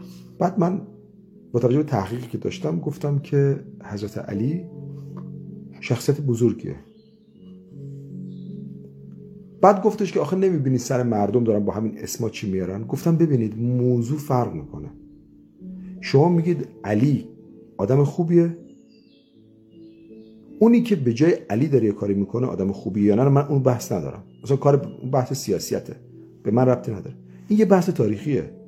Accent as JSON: {"language": "Persian", "country": "Iran", "said": "ما ایرانیم دیگه، ما نماینده کسی نیستیم که."}